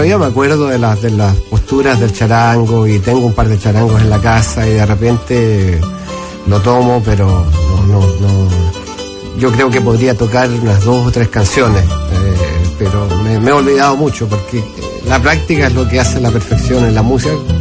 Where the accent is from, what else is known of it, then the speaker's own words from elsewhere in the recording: Chile; Entonces ella me preguntó dónde era, y yo le dije Chile.